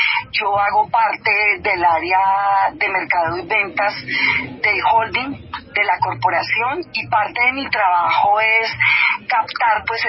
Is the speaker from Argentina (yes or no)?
no; Colombia; hay destinos, hay regiones que nosotros, incluso siendo colombianos, no las conocemos